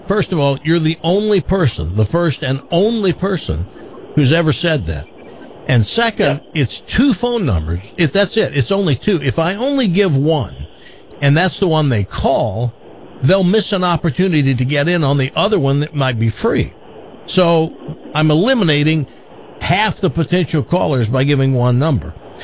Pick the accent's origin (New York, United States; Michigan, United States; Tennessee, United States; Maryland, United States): Tennessee, United States; And I don't think that's as popular here as when I grew up in Tennessee. Lots of people went coon hunting, but I don't think that's a big thing here.